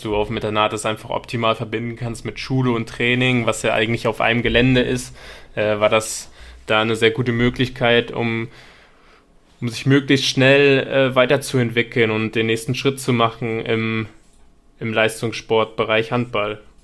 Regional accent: Braunschweig, Lower Saxony, Germany; also born or lived in Buxtehude; Ja, ich komme ursprünglich aus Braunschweig. Ich bin dort nicht geboren, also ganz ursprünglich komme ich aus Buxtehude, war dort aber nicht allzu lange, sondern sind damals relativ zügig nach Braunschweig gezogen, war lange in Niedersachsen dann zu Hause.

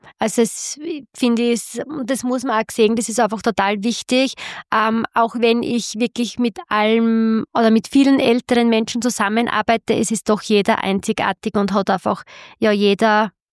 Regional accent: Wenigzell, Styria, Austria; Ja, ich bin aufgewachsen in Wenigzell, mitten im Jogelland und es hat sich einfach so ergeben, dass mein Mann auch aus Wenigzell ist und dass wir in Wenigzell ein Haus gebaut haben

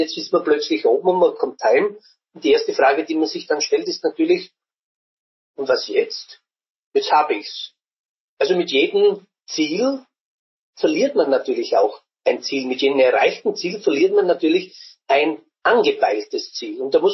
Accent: Burgenland, Austria; dass ich als Burgenländer ein Metier gefunden habe

